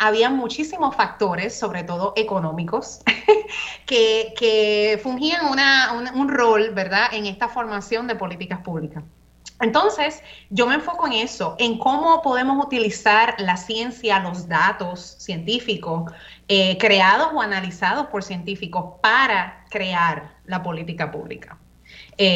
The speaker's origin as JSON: {"language": "Spanish", "town": "Carolina", "country": "Puerto Rico", "tie": "born or raised there", "also_born_or_lived": "Cataño", "said": "Pues yo soy nacida y criada en Puerto Rico, entre Cataño y Carolina, específicamente, el back and forth, porque mi abuela vivía en Cataño, pero la mayor parte de mi vida estuve viviendo en Carolina."}